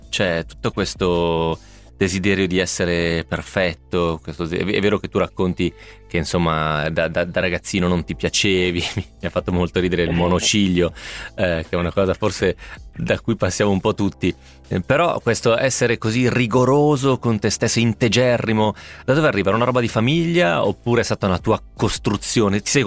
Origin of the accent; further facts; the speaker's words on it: Romentino, Piedmont, Italy; il mio paese, Romentino, ne ha 4.500.